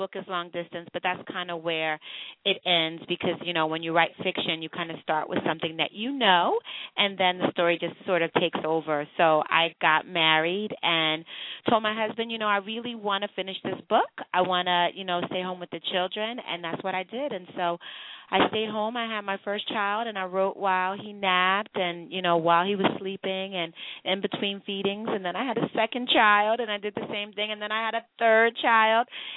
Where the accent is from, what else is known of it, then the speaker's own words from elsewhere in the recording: Philadelphia, Pennsylvania, United States; I'm from Philadelphia. We live now in the New Jersey area